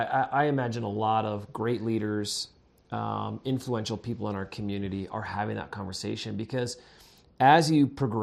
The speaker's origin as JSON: {"language": "English", "town": "Kansas City", "region": "Missouri", "country": "United States", "said": "You know, I'm a transplant. So I came from the Midwest, mm-hmm. moved here from Kansas City."}